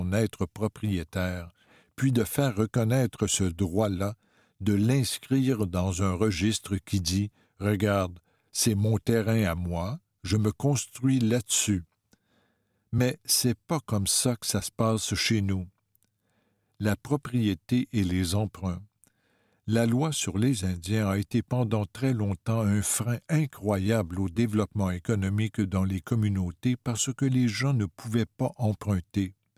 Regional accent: Quebec City, Quebec, Canada; je suis née ici, mais j'ai grandi à Québec. Est-ce que j'avais honte d'être Innu? Non. Mais est-ce que j'en étais fier? Pas du tout.

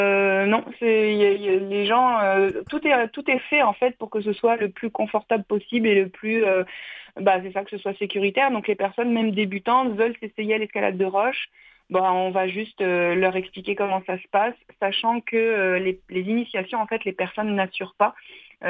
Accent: France; moved away; je suis française, je viens de France

